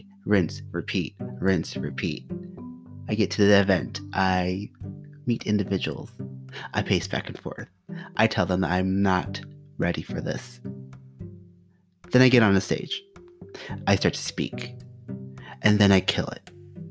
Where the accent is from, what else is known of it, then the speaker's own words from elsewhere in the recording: Rochester, Minnesota, United States; born there; I was born in Rochester, Minnesota, one of 9 kids. I am the baby.